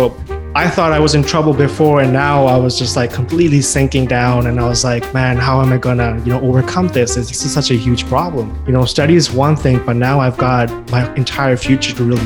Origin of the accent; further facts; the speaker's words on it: Pakistan; moved away as an adult; also born or lived in China; now in Canada; I'm originally from Pakistan. That's where I was raised. I was born in China. After I finished high school, I wanted to come to Canada to do my undergraduate degree.